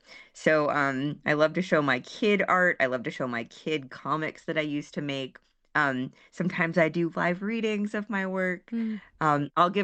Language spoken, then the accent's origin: English; San Francisco, California, United States; It was just one page in my hometown paper in the San Francisco Chronicle.